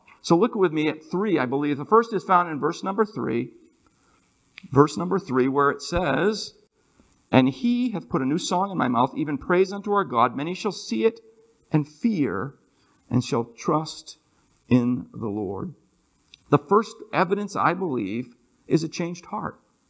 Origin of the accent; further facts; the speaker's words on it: Maine, United States; I grew up in Maine